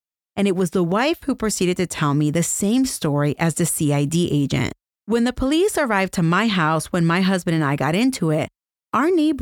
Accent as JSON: {"language": "English", "town": "Lawton", "region": "Oklahoma", "country": "United States", "said": "I am originally from Lawton, Oklahoma. About 70 miles from Oklahoma City"}